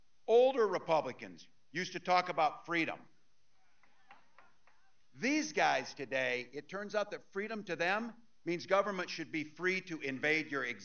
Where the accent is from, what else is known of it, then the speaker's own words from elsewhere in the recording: Nebraska, United States; born there; Being a Midwesterner too, I know a little something about commitment to people. I was born in a small town in Nebraska where community meant everything.